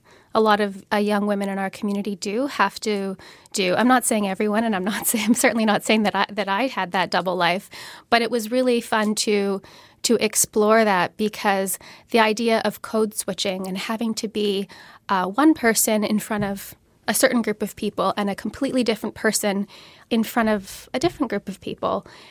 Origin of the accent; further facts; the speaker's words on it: Canada; I was born in Canada. I was raised in Canada. I grew up in a household where my parents spoke different languages, practiced different faiths, came from different parts of India.